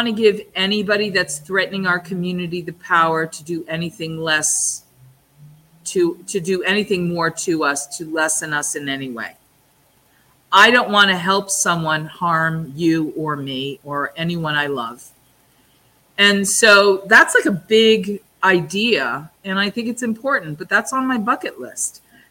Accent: Boston, Massachusetts, United States; I grew up in Boston, which is not the most glamorous place in the world.

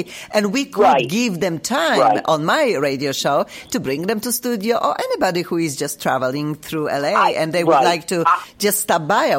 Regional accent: Poland; I was from Poland

